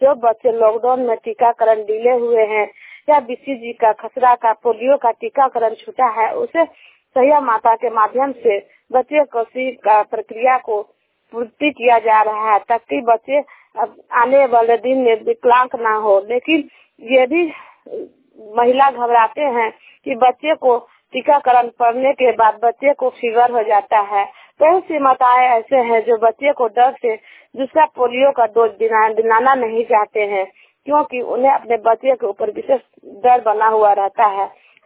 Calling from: Ranchi, Jharkhand, India; रांची झारखंड से।

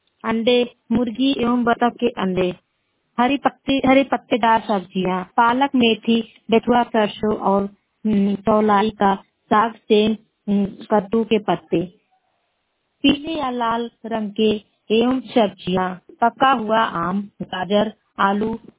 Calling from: Bankhuriya Modipur, Uttar Pradesh, India; मेरे गांव का नाम बनखुरिया मोदीपुर है। मैं जिला संत कबीर नगर से बोल रही हूँ।

